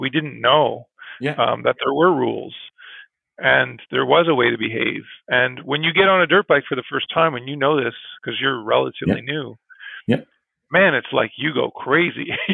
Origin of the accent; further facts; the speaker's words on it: Nova Scotia, Canada; also born or lived in Ontario; I came from Nova Scotia, so that's, we're from the east.